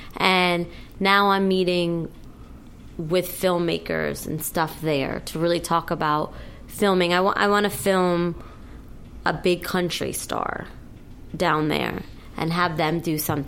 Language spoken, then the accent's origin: English; New Jersey, United States; also born or lived in New York; I grew up in New Jersey and then upstate New York.